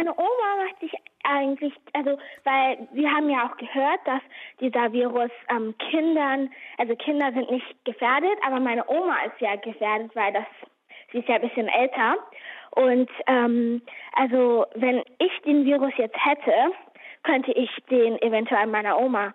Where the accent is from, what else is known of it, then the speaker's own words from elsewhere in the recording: Shanghai, China; German is a second language; Also ich will zurück nach Shanghai. Weil das ist sozusagen meine Heimat und irgendwie vermisse ich das Chinesisch sprechen und einfach, ich spreche halt öfter Chinesisch. Wenn ich Deutsch spreche, ich glaube, man hört das auch, klingt das ein bisschen unnatürlich. Also ich kann Englisch und Chinesisch irgendwie besser sprechen